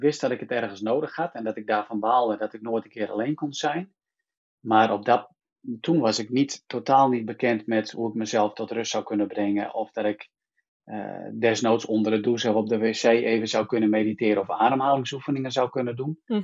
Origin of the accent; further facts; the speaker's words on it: South Africa; En ben uiteindelijk weer teruggegaan naar Zuid-Afrika, waar we vandaan komen. Waar ik geboren ben.